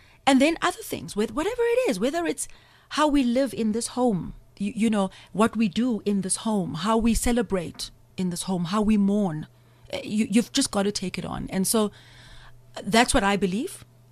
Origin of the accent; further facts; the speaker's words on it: Umlazi, KwaZulu-Natal, South Africa; Growing up in Mlazi, I speak Zulu fluently, and Tsonga and Zulu are both Nguni-based languages.